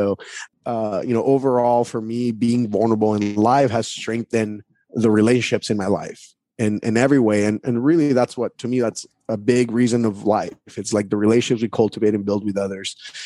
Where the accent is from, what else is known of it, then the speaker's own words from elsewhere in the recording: United States; so I grew up in the States as an illegal immigrant.